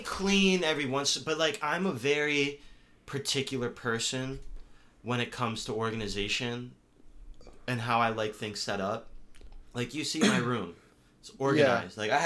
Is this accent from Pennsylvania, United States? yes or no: yes; Pennsylvania, United States; Like, back in my hometown, Bucks County, I lived in a bubble, dude.